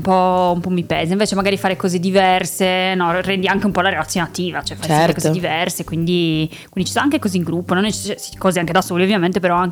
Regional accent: Cagliari, Sardinia, Italy; E vivo qua da 2 anni, non sono di Milano, sono di Cagliari.

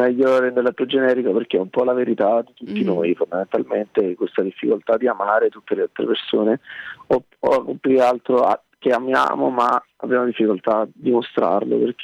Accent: Sorrento, Campania, Italy; perché io sono di Napoli, cioè di Sorrento

